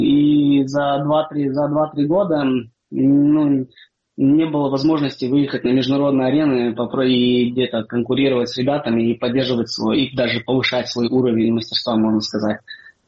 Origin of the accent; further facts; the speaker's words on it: Crimea, Ukraine; хотя я крымчанин, для того, чтобы продолжать карьеру, ну, здесь, в Украине.